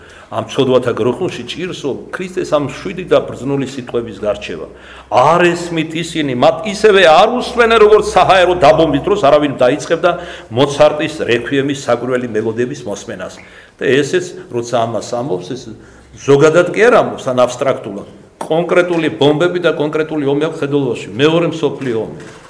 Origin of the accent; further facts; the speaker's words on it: Kartli, Georgia; მაგრამ მე მარტივად ვიტყვი, ქართლელი ვარ